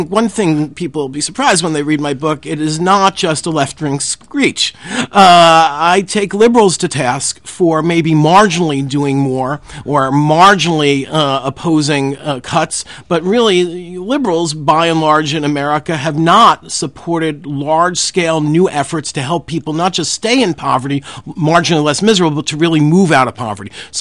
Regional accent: New York, United States; The vast majority of Pennsylvanians, like my home state of New Yorkers, are common sense folks

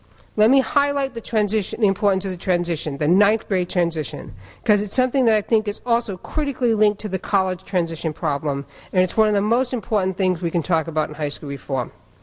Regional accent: Massachusetts, United States; now in Chicago, United States; I'm from Chicago, but I live in Chicago now, but I'm really from Massachusetts, so you'll have to excuse the accent.

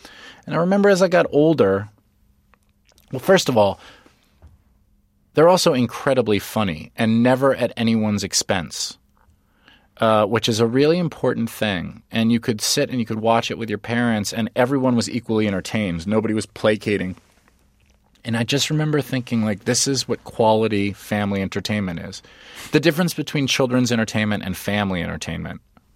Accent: Los Angeles, California, United States; I grew up in L.A. I grew up in Los Angeles, California.

